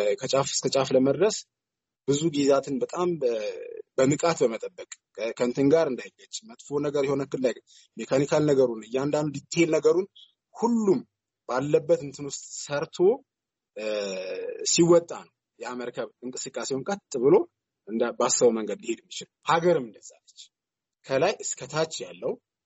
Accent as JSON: {"language": "Amharic", "town": "Welkite", "region": "Central Ethiopia", "country": "Ethiopia", "tie": "born or raised there", "said": "ተወልጄ ያደግኩት ወልቂጤ ከተማ ነው፣ ጉራጌ ዞን ውስጥ ነው"}